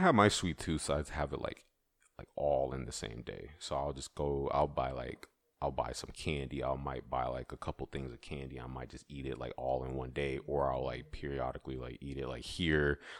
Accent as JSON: {"language": "English", "town": "Sierra Vista", "region": "Arizona", "country": "United States", "also_born_or_lived": "Washington / Kansas / Texas / Florida", "said": "Sierra Vista, Arizona. So my parents were, yeah, they were both in the army. So they just bounced around."}